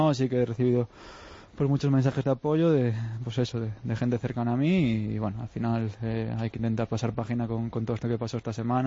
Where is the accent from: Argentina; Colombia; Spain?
Spain; A Coruña, Galicia; Yo nací aquí en Coruña